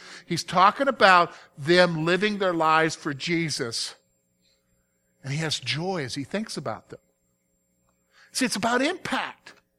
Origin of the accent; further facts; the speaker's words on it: the South, United States; You know, I'm from the South. I grew up in the South. And I don't ever recall hearing this phrase until I moved to Pennsylvania.